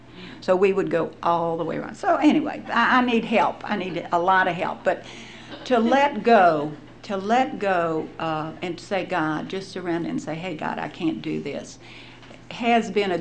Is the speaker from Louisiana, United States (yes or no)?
yes; Baton Rouge, Louisiana, United States; born there; Now, the disadvantage is I was born in Baton Rouge.